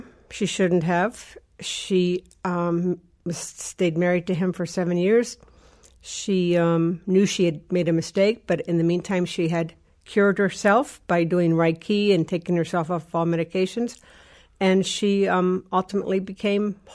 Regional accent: Washington, District of Columbia, United States; I'm the oldest of five children. I grew up in Washington, D.C.

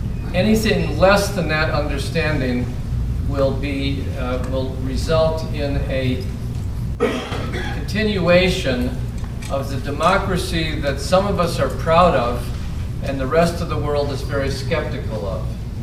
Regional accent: Oconomowoc, Wisconsin, United States; I come from Oconomowoc.

